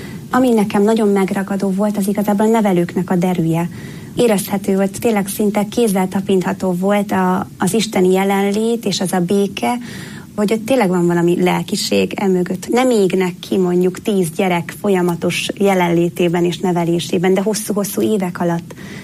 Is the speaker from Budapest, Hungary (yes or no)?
yes; Budapest, Hungary; én a 16. kerületben Rákóczi Mihályon nőttem föl Budapesten